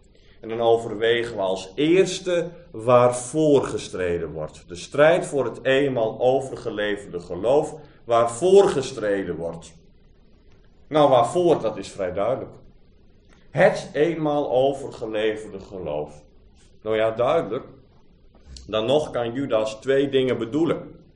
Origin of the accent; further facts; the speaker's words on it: Urk, Flevoland, Netherlands; ik kom van Urk. En daar is heel wat afgestreden voor het geloof, hoor.